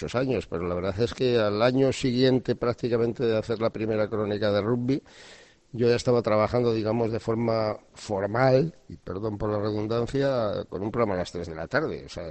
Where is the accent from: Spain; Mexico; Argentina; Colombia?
Spain; Valladolid, Castile and León; mi origen natalicio en el pueblo de Zamora por la infancia que tuve de niño los veranos, ¿no? Pero me tengo que considerar vallisoletano porque nací, viví, pací en Valladolid, he pasado toda mi vida, ¿no? No me he ido nunca, ¿eh?